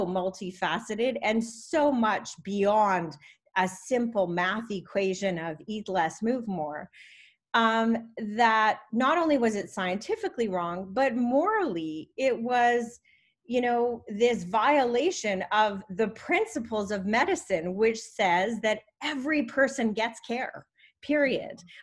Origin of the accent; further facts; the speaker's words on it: Canada; I am a Canadian physician